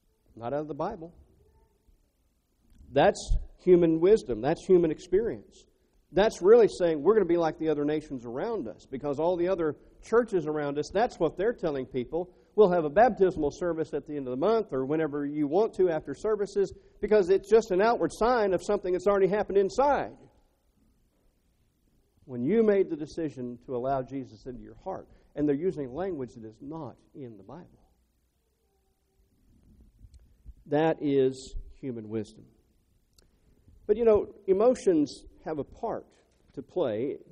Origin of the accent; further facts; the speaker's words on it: Florida, United States; a church that we're familiar with back where we grew up in Florida